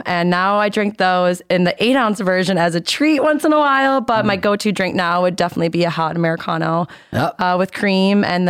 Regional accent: Wisconsin, United States; accent: Wisconsin; It was crazy because out here, everyone mentions my Wisconsin accent.

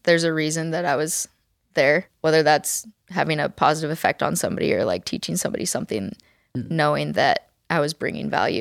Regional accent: Eugene, Oregon, United States; My hometown.

